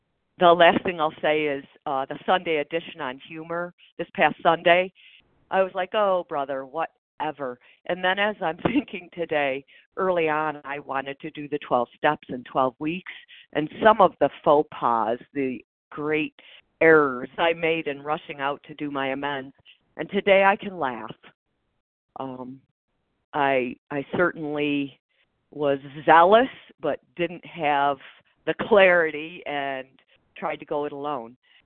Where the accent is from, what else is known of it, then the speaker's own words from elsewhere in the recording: Michigan, United States; I'm from Michigan, and I don't share a lot.